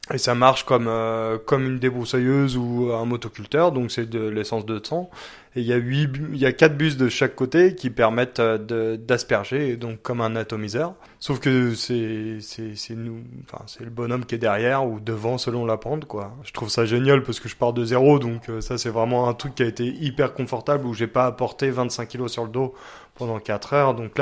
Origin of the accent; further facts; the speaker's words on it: Angers, Pays de la Loire, France; Moi, je viens d'Angers à la base, j'ai fait un BTS à viticulture œnologie à Saumur et je suis arrivé au Pic Saint-Loup après mon BTS, donc à 22 ans.